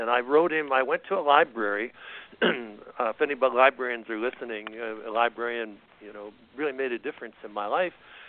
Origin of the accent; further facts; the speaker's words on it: Canada; now in United States; I was in Canada at the time. I was born and raised in Canada. I'm an American citizen now, but for much of my life I was a Canadian citizen.